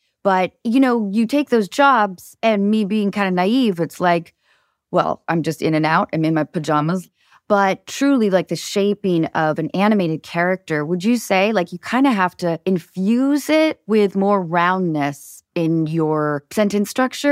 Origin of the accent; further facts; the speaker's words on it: Washington, United States; I grew up north of Seattle, and I was a really short kid.